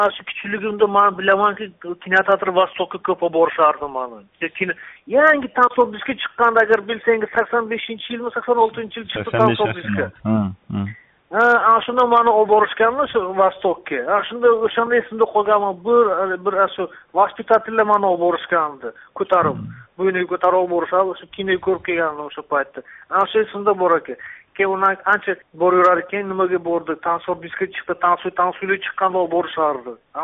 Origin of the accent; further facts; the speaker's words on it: Samarkand, Samarqand Region, Uzbekistan; man detdomda katta bo'lganman, Samarqandda. 10 yoshimgacha man Samarqandda detdomda katta bo'lganman.